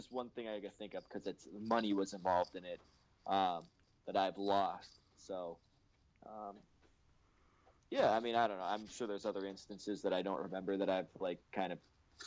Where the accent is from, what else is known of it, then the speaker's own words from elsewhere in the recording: Canada; Yeah, you know, I'm Canadian and I'm nice, so I'm sure that's happened a lot.